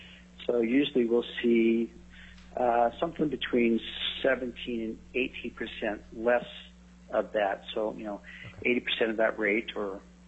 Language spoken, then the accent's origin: English; Eagle River, Alaska, United States; marriage family therapist. I'm from Eagle River.